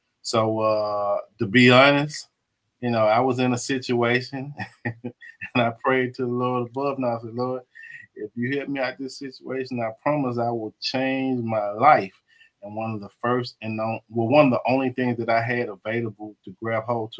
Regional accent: Memphis, Tennessee, United States; I'm from Memphis, Tennessee.

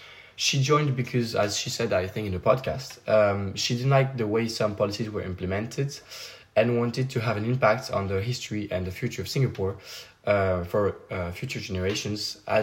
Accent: Paris, Île-de-France, France; English is a second language; a second-year student at IE, who I study international relations. I'm French, born and raised in Paris

